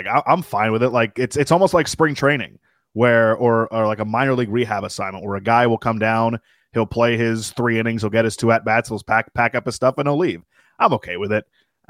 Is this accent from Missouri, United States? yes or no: no; Florida, United States; I didn't grow up in Miami. I grew up in Broward County.